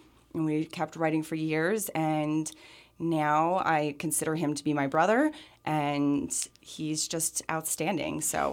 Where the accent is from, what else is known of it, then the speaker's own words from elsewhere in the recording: United States; So I grew up in the United States as a typical American teenager, just completely self-absorbed with boys and drama and gossip and all that stuff.